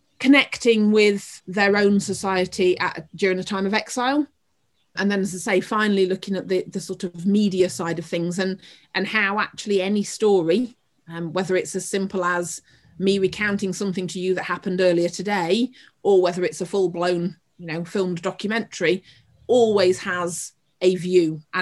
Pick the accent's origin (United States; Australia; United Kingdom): United Kingdom; Northern England; accent: Northern; I can be their mouthpiece in my Northern accent, if that's all right.